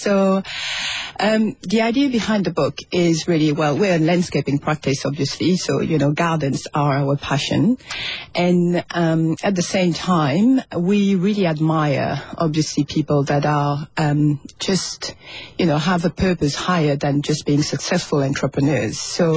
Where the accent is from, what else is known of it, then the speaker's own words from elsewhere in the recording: Mauritius; now in New Zealand; We're from Mauritius Island.